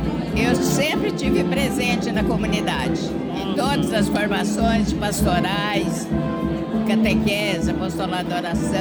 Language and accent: Portuguese; Maraguaçu, Minas Gerais, Brazil; moved away as an adult; Sou mineira de Maraguaçu, mudei para cá em 1969.